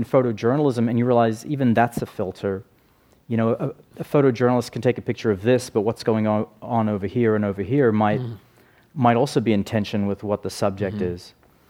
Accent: Australia; I grew up in Australia, so I didn't hear just my parents' stories about Malta, where the family was born

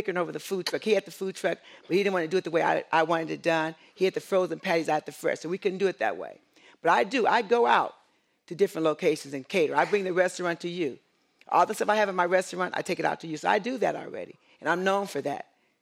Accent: Watts, California, United States; I was born and raised in Watts, so I know them all.

